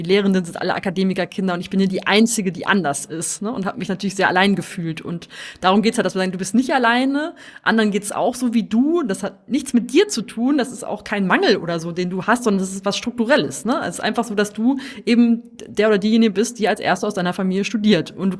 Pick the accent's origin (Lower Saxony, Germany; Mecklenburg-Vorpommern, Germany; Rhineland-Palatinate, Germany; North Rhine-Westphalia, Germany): North Rhine-Westphalia, Germany; Rheda-Wiedenbrück; Ja, ich komme ursprünglich aus Ostwestfalen, aus einer Kleinstadt namens Riederwiedenbrück